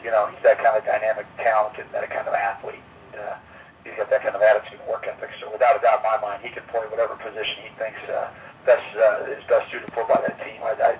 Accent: Chicago, Illinois, United States; I grew up here in Chicagoland when we can only listen to the home games on the radio

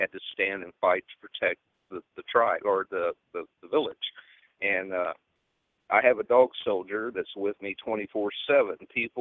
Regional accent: the South, United States; but I come from the South. I've seen that sort of stuff all my life when down there

